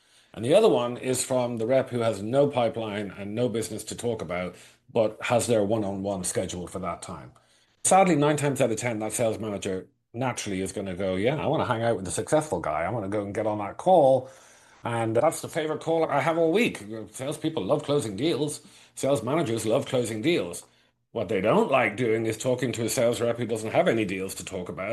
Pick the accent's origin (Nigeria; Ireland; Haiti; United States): Ireland; And growing up in Ireland, we weren't Catholics and everyone on our entire street was Catholic, right?